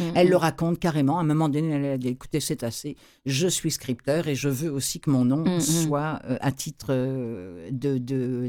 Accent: France; moved away; also born or lived in Paris; je suis française d'origine, même si ça ne fait plus 30 ans que je suis là, mais j'ai vécu à Paris.

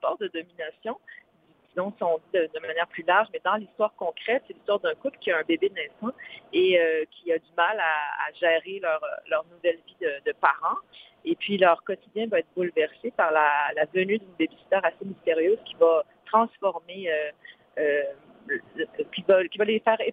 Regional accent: Quebec City, Quebec, Canada; venir à Québec. C'est comme toujours c'est là où j'ai grandi, où je suis née, où ma créativité s'est développée.

